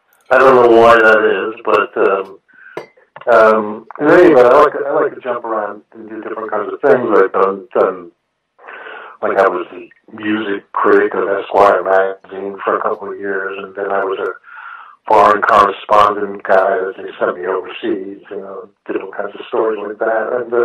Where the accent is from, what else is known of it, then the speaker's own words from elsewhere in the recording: New York City, New York, United States; Well, I'm a New Yorker. I was born here. I live here. You might be able to tell it from my voice